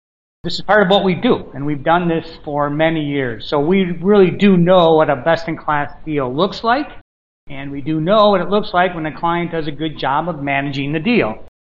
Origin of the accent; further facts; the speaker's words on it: Chicago, Illinois, United States; Hey, man, you know, I'm from Chicago, so these behind-the-door closed deals, that's the way we do things in Chicago.